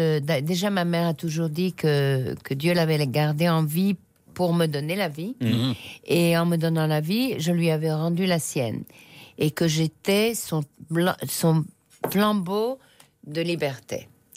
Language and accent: French; Belgium; Et alors, je suis née en Belgique. Alors, en Belgique, il fait très gris, et puis c'est un peu monotone.